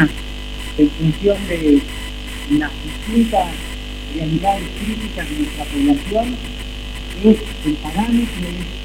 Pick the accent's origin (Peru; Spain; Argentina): Argentina; Buenos Aires Province; me pasa a mí en la provincia de Buenos Aires, de donde soy